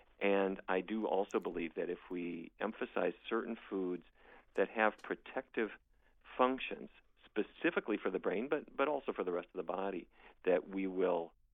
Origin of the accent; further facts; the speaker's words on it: Fargo, North Dakota, United States; I grew up in Fargo, North Dakota, and my diet was largely influenced by the fact that my family was in the cattle business for many, many, many generations.